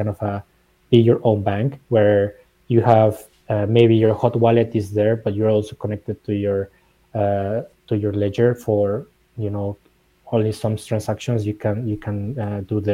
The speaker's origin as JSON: {"language": "English", "country": "Mexico", "second_language": "English", "said": "I'm originally from Mexico."}